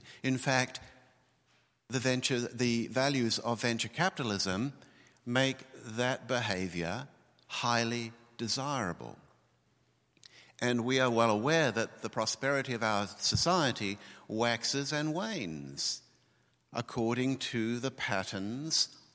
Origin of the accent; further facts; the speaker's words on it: New Zealand; moved away as an adult; now in United Kingdom; my cultural bias is, as a New Zealander who from the age of 22 lived all of his adult life in the United Kingdom